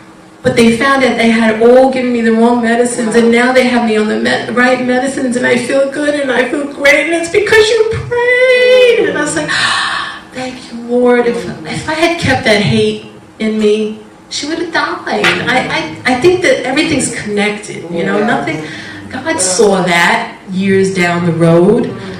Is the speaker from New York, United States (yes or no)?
yes; New York, United States; Like, we're from New York. You don't come into my yard without asking.